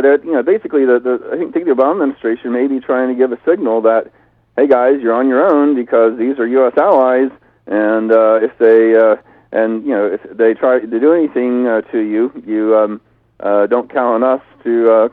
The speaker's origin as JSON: {"language": "English", "region": "the South", "country": "United States", "tie": "born or raised there", "said": "I'm old enough to actually remember this because I grew up in the South."}